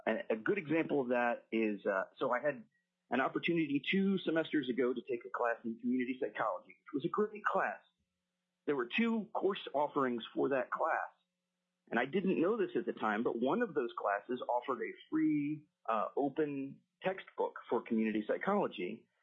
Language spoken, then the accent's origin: English; Anchorage, Alaska, United States; I'm from Anchorage.